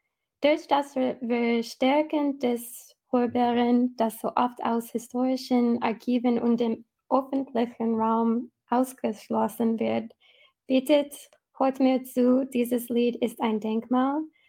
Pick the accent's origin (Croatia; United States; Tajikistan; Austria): United States; Denver, Colorado; German is a second language; now in Germany; ich komme aus USA, aus Denver, Colorado. I've been working now in Germany as an artist for the last almost 5 years.